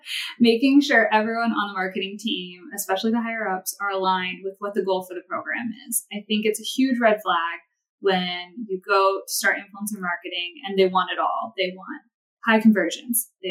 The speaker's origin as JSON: {"language": "English", "region": "Ohio", "country": "United States", "moved": "as an adult", "lives_now": "Utah, United States", "said": "I'm originally from Ohio and went to Ohio State for marketing."}